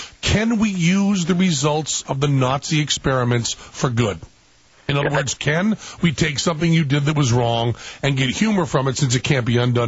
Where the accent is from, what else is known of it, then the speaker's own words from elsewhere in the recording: Greenfield, United States; it's because I'm from Greenfield.